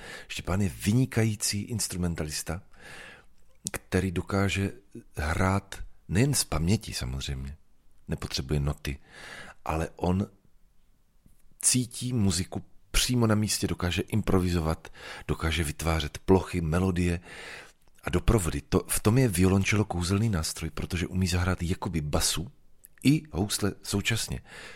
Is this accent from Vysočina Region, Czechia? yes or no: no; Brno, South Moravian Region, Czechia; now in Ostrava, Czechia; já jsem Brňák žijící v Ostravě teď, jo, tak to je takový mix, no. Snažím se mluvit spisovně.